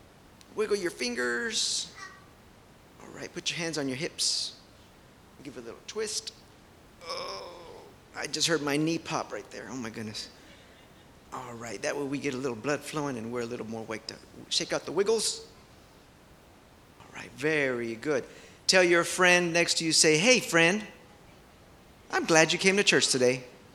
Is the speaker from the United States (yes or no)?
yes; Houston, Texas, United States; We come from Houston. It's very hot over there